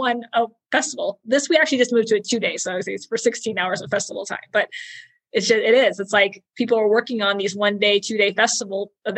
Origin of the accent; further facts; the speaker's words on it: Montana, United States; like I booked … for a festival in Montana, my hometown in 2018.